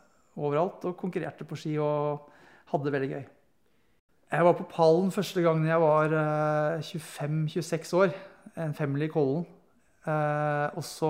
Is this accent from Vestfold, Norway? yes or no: yes; Tønsberg, Vestfold, Norway; Jeg vokste opp i Tønsberg, først på Eik, og så flyttet vi, bygde hus, moderen og faderen på Husvik. Flyttet dit etter hvert, når jeg var, ikke ble i andre klasse, begynte på Husvik skole.